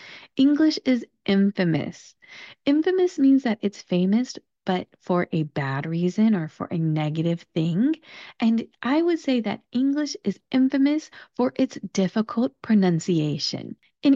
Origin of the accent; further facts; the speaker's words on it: California, United States; accent: American; I speak with an American accent. I am from California, specifically Southern California, and I think my accent is pretty neutral, but I definitely have one